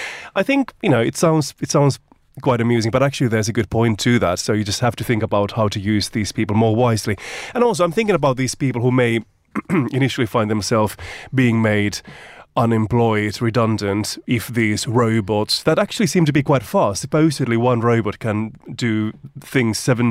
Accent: Finland; just a funny story from my home country, Finland.

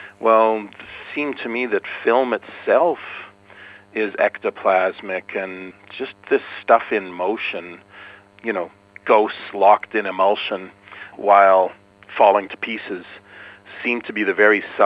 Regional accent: Canada; commissioned to make, by the documentary channel back home in Canada, to make a documentary about my hometown

